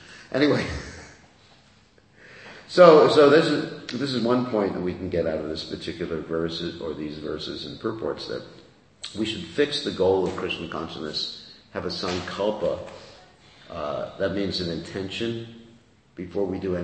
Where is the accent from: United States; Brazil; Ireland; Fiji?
Fiji; So, just like where I come from, Fiji, I'm actually from Fiji, you wouldn't know it by seeing me